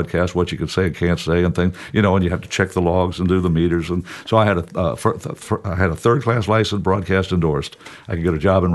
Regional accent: Jacksonville, Florida, United States; also born or lived in Ohio; it's good to be here in Jacksonville, my hometown. I was born in Ohio, but raised in Jacksonville

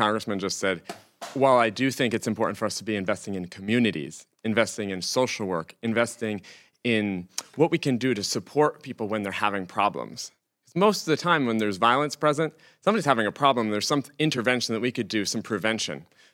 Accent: Brattleboro, Vermont, United States; I mean, in my hometown of Brattleboro, you know, just in the last few years, there were white supremacy rallies.

